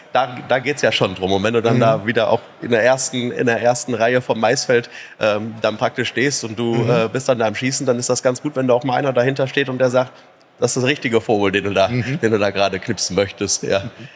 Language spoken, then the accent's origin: German; Witten, North Rhine-Westphalia, Germany; ich komme ja aus Witten, also direkt 15 Kilometer weiter.